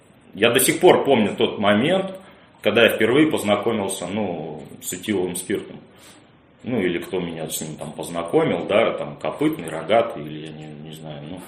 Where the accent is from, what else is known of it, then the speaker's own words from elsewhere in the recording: Saint Petersburg, Russia; я вырос на Васильевском острове, 14-я линия, и вот дом, там, этот колодец, то есть я там, ну, воспитан двором.